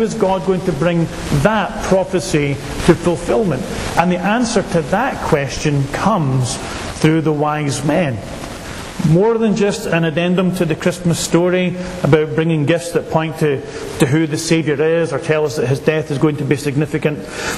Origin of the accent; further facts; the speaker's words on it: Glasgow, Scotland, United Kingdom; I'm from Glasgow